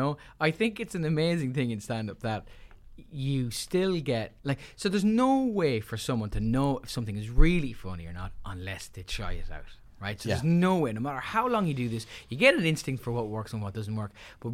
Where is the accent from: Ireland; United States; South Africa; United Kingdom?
Ireland; Leinster; now in Dublin, Ireland